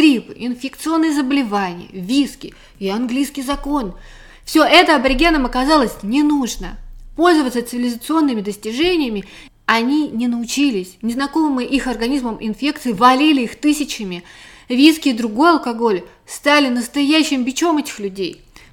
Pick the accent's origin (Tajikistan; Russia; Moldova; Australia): Australia; я из Австралии.